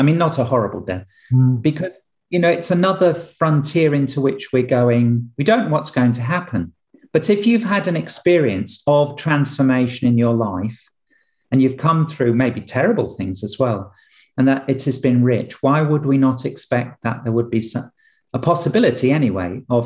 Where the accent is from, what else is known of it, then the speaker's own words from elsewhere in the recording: North East England, United Kingdom; born there; I was born up in, my accent doesn't show, but in County Durham, you know, where there are lots of stone walls and so on.